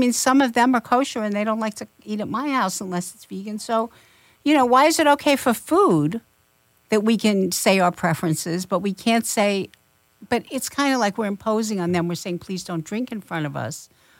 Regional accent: North Carolina, United States; Now I like country music, now that I'm really from North Carolina.

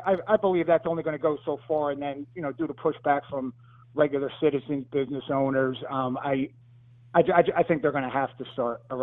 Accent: Philadelphia, Pennsylvania, United States; Sure. So I'm from Philadelphia, the Northeast section in Mayfair.

